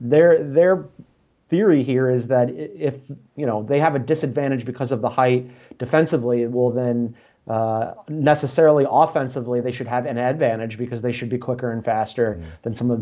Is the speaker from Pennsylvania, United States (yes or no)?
yes; Philadelphia, Pennsylvania, United States; As you know, because we always discuss this, I'm from Philly